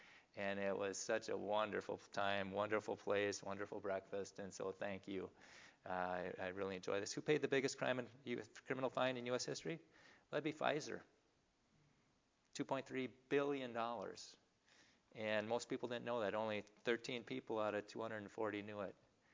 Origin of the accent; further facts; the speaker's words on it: St. Cloud, Minnesota, United States; And again … from St. Cloud, Minnesota.